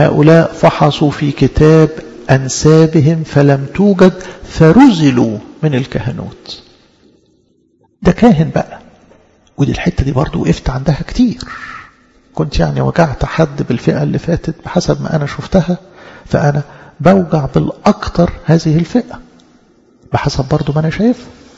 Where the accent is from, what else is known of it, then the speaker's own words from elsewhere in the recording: Egypt; أنا قبطي بحسب يعني المفاهيم الدينية، مش بكلم على الجنسية كمصري أو غيره، ولا أنا أعيش زي الأمريكان ولا الأسترار ولا الكنديين اللي أنا عايش في وسطيهم؟